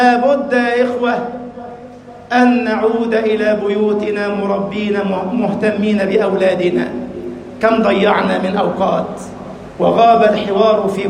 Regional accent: Egypt; واجعل بلدنا مصر أمناً أماناً، سخاءً رخاءً، وسائر بلاد المسلمين.

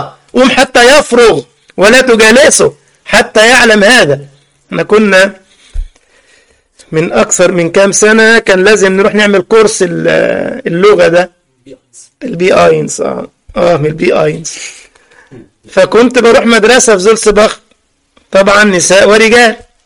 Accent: Egypt; يعني من المشاهير في عندنا في مصر كده لاعب اسمه محمد صلاح

